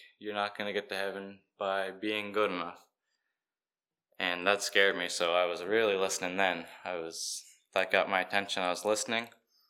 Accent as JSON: {"language": "English", "region": "Nova Scotia", "country": "Canada", "tie": "born or raised there", "said": "So I grew up in Cape Breton, and I was going to a gospel hall similar to this in Cape Breton."}